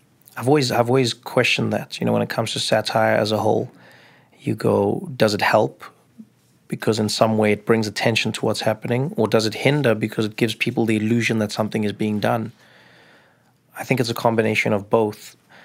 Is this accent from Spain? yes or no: no; South Africa; growing up in South Africa, that was the thing my mom and I used to do, and my grandfather.